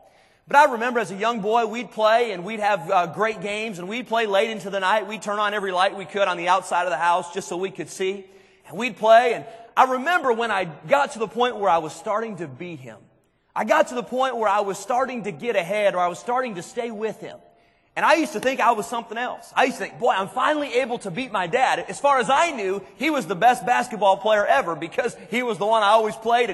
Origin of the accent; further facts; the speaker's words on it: Illinois, United States; I grew up in Illinois, and it was cold.